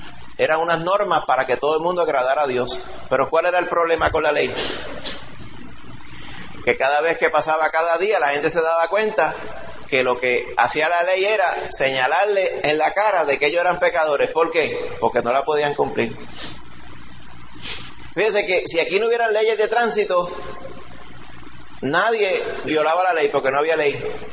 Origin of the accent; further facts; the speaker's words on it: Puerto Rico; Muchas personas realmente piensan en la forma que nos criaron aquí en Puerto Rico